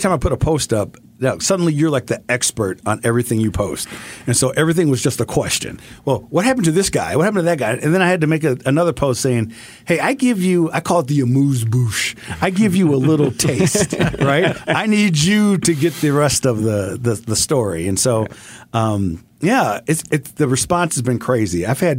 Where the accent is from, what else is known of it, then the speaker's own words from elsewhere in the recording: Chicago, Illinois, United States; So I'm originally from Chicago.